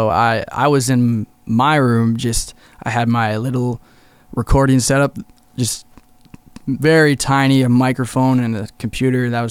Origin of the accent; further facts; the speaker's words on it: Qualicum, British Columbia, Canada; I'm from Qualicum, Parksville, Oceanside area, and I make music.